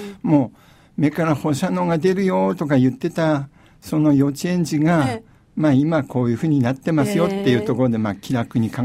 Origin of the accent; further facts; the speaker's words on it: Yakumo, Hokkaido, Japan; born there; 八雲町の、はい、まあ、落とし部屋で生まれました。